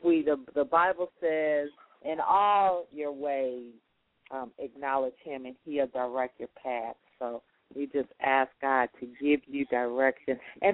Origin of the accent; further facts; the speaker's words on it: Chicago, Illinois, United States; but I'm from Chicago, so it was fun visiting, but I was always happy at the end of the summer to go back home.